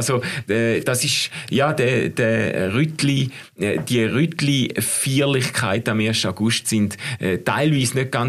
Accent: Switzerland; ich bin noch mit dem Stolz aufgewachsen, Gott sei Dank bin ich Schweizer, darf ich in der Schweiz geboren sein und nicht in Deutschland und nicht in Frankreich und nicht in Italien.

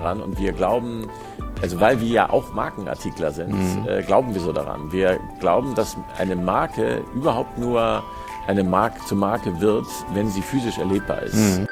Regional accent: Hamburg, Germany; Ich bin in Hamburg geboren und am Stadtrand im Osten von Hamburg bin ich aufgewachsen, aber in Hamburg zur Schule gegangen.

